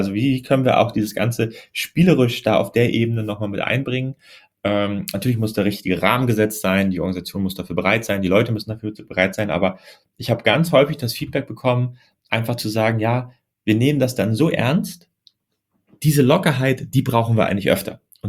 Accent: Germany; ich komme ja aus Deutschland, bin auch so selber durchs Studium gegangen

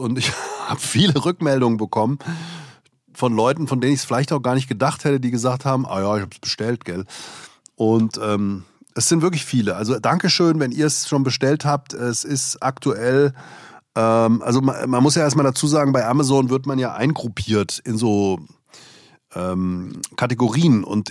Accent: Hesse, Germany; Ich bin ja nun mal in Hessen aufgewachsen.

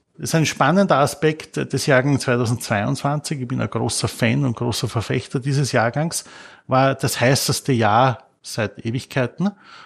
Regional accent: Burgenland, Austria; ich bin Burgenländer. Als ich mit Wein aufgewachsen bin, war für mich der gute Wein rot.

